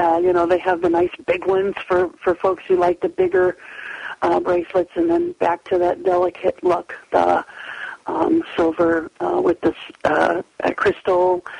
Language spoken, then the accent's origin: English; Cleveland, Ohio, United States; Yes, I am originally from Cleveland